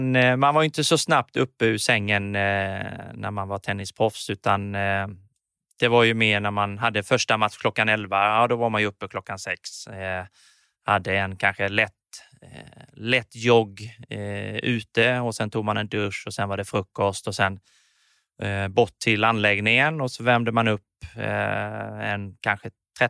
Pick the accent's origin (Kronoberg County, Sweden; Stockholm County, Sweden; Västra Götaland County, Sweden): Kronoberg County, Sweden; Alvesta; Uppväxt i Alvesta, 17 exakta kilometer från Växjö, som jag har rest väldigt mycket.